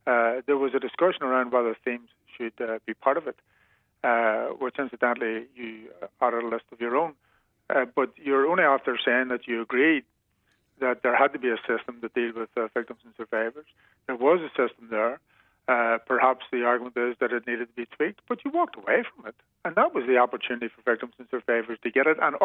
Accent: Ireland; That is something which affects both me as an Irish person and Geoffrey as British.

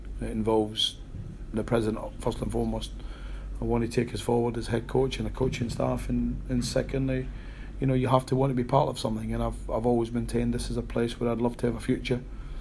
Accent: Scotland, United Kingdom; You know, I am Scottish, I'm very passionate about where I come from and what I represent

